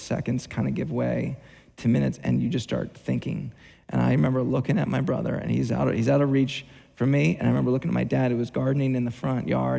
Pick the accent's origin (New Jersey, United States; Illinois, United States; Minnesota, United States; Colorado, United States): New Jersey, United States; My dad, we grew up in New Jersey. I lived in South Jersey, and my siblings, my two other siblings